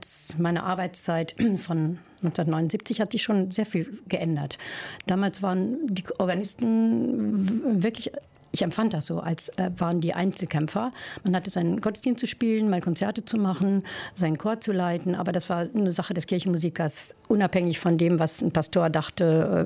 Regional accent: Meschede, North Rhine-Westphalia, Germany; Ich stamme aus Meschede, da gibt es die Abtei Königsmünster.

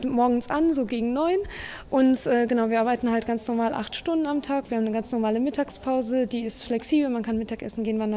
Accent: Germany; Genau, also ich bin Deutsche und Polin. Ich bin in Deutschland geboren, habe auch mein ganzes Leben in Deutschland gelebt bisher. Aber meine beiden Eltern kommen aus Polen, also von daher bin ich deutsch-polnisch. Ich bin mit Deutsch und Polnisch aufgewachsen

